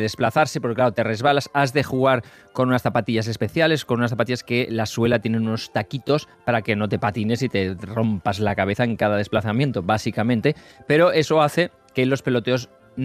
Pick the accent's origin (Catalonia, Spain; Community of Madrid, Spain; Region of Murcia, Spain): Catalonia, Spain; Que soy catalán, tío.